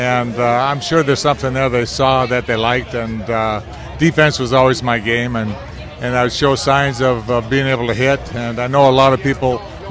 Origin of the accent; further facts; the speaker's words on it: Canada; Well, I was just real excited, especially being a Canadian.